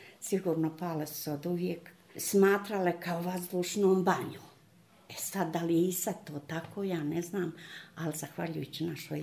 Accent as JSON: {"language": "Serbian", "town": "Bulozi", "region": "Republika Srpska", "country": "Bosnia & Herzegovina", "tie": "born there", "said": "Rođena sam pravo u Bulozima, a to moje selo, jedan dio pripada Paljanskoj opštini, jedan dio Starom gradu."}